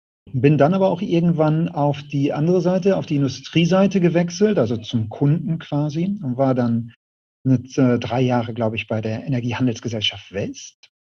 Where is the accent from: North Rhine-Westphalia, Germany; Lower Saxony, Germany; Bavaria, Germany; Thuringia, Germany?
North Rhine-Westphalia, Germany; Duisburg; also born or lived in Essen; now in Düsseldorf, Germany; Ich bin in Essen geboren, Ruhrpottkind, Duisburg aufgewachsen.